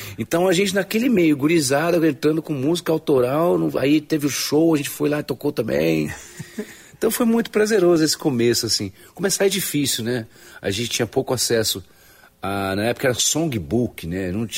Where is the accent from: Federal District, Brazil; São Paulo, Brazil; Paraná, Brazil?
Paraná, Brazil; Curitiba; born there; eu nasci em Curitiba, no frio danado, nasci 6 de junho